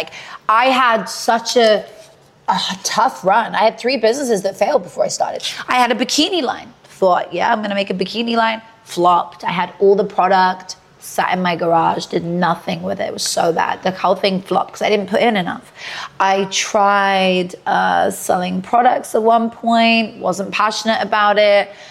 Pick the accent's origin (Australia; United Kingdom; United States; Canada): United Kingdom; I'm British, we say village for like some of us.